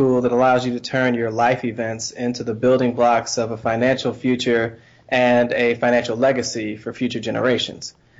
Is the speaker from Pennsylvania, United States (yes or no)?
yes; Philadelphia, Pennsylvania, United States; also born or lived in Detroit; now in Charlotte, United States; as you mentioned, and I'm originally from Philadelphia. I actually moved to Charlotte from Detroit. It's going on 5 years.